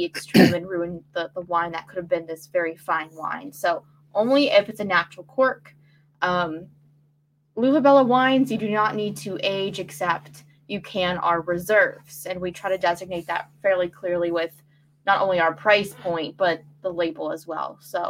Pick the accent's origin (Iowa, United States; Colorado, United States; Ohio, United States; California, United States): Ohio, United States; Youngstown; Like, oh yeah, we're from Youngstown, and by the time you notice us, it'll be too late.